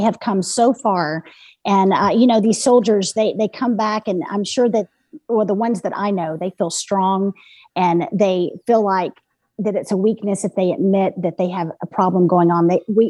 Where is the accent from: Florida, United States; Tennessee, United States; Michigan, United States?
Tennessee, United States; Memphis; born there; I have a family full of vets. And so we grew up loving this country, loved what it stood for. I was born in Memphis, Tennesse